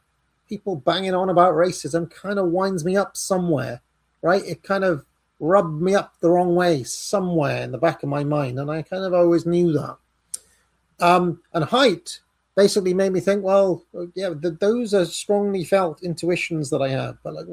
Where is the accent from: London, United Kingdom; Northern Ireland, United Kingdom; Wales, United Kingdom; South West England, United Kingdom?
Wales, United Kingdom; Now, because growing up in Wales, you're not meant to like Tories or conservatives.